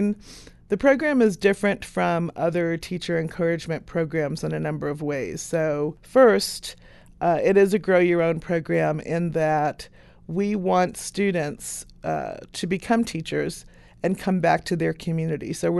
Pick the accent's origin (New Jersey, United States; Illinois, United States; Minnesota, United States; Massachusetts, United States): New Jersey, United States; also born or lived in New York City, United States; Started out in New York City and then moved to New Jersey. And after that, I've moved around all over the country and lived overseas.